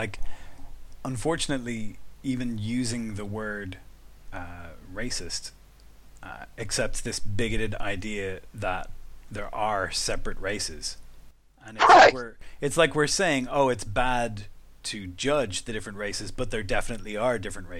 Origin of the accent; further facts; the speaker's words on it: Ireland; Yeah, I mean, as an Irish person, I was bewildered when I first went to America